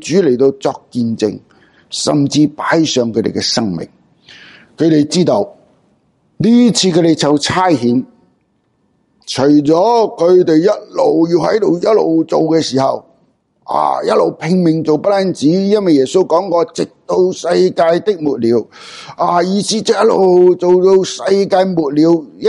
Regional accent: Hong Kong; 我系从香港嚟嘅，啊，我阿爷阿嫲、祖父祖母就系因为有宣教士，美国嘅宣教士点样嚟到香港

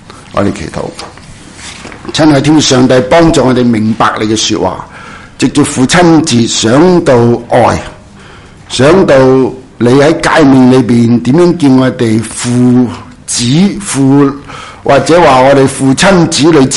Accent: China; 都似我哋中国人啊

